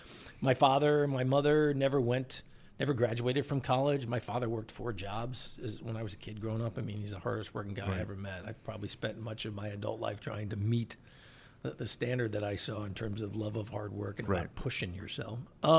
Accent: Chicago, Illinois, United States; I didn't come from a military family. I grew up in Chicago, long way from the ocean, you know, on the shores of the largest freshwater lake in the United States, but still.

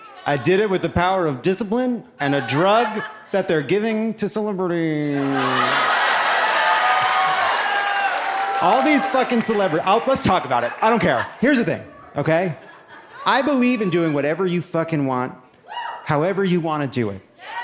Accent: New York, United States; I'm not from here. I'm a Jew from Long Island.

